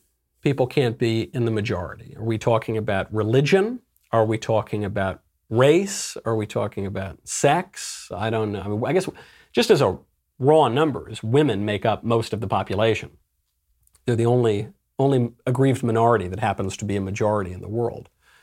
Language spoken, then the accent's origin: English; New York, United States; I'm Catholic. I'm American. I'm a conservative. I'm a New Yorker originally. I'm Italian-American.